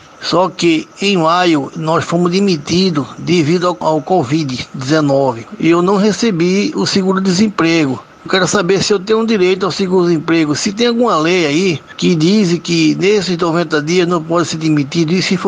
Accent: Boa Vista, Roraima, Brazil; eu sou de Boa Vista, Roraima. Eu sou técnico em eletrotécnico, tenho 55 anos.

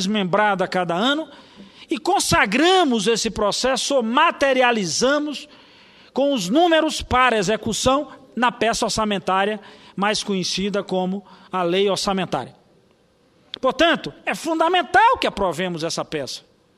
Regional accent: Bahia, Brazil; é essa estrutura que a gente teve a oportunidade de emprestar, enquanto baianos, ao povo do Acre

